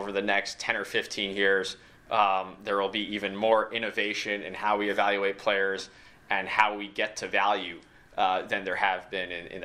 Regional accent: Northeast, United States; This was new to me because I grew up in the Northeast, but in the South, there's the traditional wedding cake, and then there's the groom's cake.

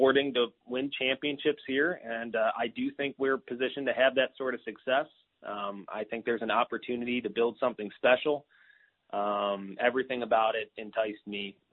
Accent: Cleveland, Ohio, United States; I grew up in the Cleveland area. I've always loved sports, and for a minute there, I was okay at them.

